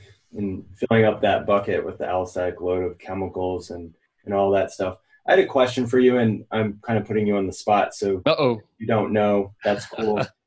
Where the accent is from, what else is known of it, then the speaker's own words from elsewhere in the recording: New England, United States; And then where I grew up in Northern New England, there's a lot of Lyme disease and Lyme co-infection.